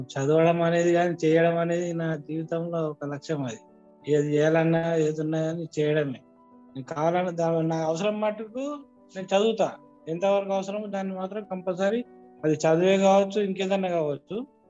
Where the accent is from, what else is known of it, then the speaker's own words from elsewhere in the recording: Chittapur, Telangana, India; నేను జగిత్యాల జిల్లా మెట్పల్లి మల్లాపూర్ మండలం, చిట్టాపూర్ చిన్న గ్రామం అండి.